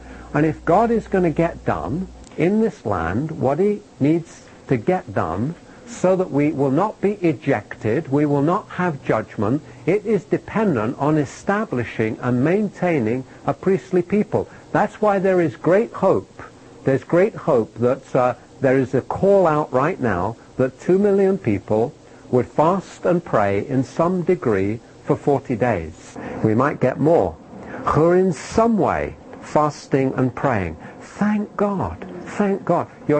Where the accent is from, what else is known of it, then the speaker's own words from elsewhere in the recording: London, United Kingdom; I grew up in London, and London is split from east to west with the Thames.